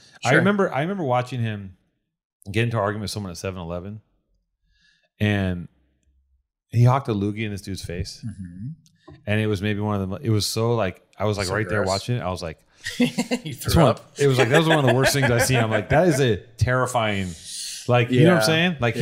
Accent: Venice, California, United States; I'm from fucking Venice. I'm not from Orange County.

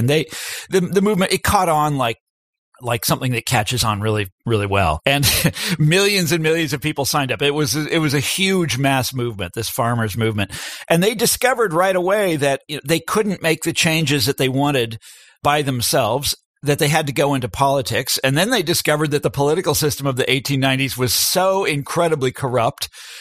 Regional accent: Kansas, United States; So in my home state of Kansas, which is where they first rolled out this plan to go into politics, they succeeded.

